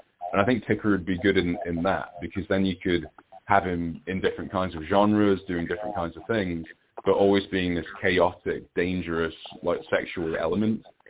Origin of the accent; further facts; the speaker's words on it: Scotland, United Kingdom; also born or lived in North of England; I was born in Scotland and then raised partially in Scotland and partially in the north of England. And then we moved back to Scotland and spent a lot more time there and then back down to England. So I feel very British.